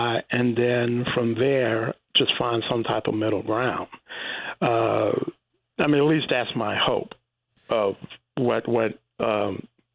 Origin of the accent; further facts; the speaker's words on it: Richmond, Virginia, United States; And in my hometown of Richmond, Virginia, of course, for anyone who's been there, you know there is a avenue, Monument Avenue